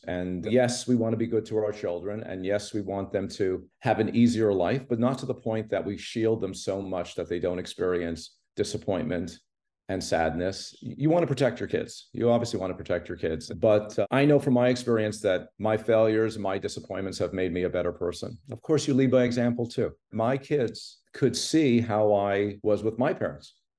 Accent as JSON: {"language": "English", "town": "Montreal", "region": "Quebec", "country": "Canada", "tie": "born or raised there", "said": "I grew up in Montreal, no connection to the entertainment business whatsoever"}